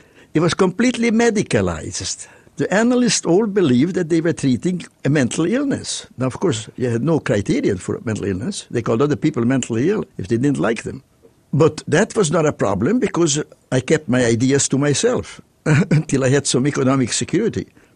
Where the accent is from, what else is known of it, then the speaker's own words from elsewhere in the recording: Budapest, Hungary; Now, of course, growing up in Budapest, there were mental hospitals there too.